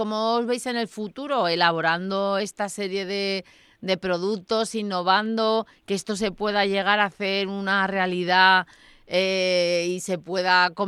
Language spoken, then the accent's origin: Spanish; Spain; que tenía que ser sobre todo nuestro país, en mi país, España